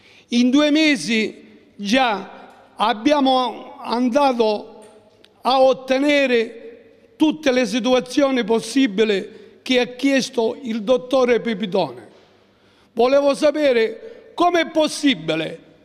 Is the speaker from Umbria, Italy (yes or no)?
no; Rosolini, Sicily, Italy; sono di Rosolini.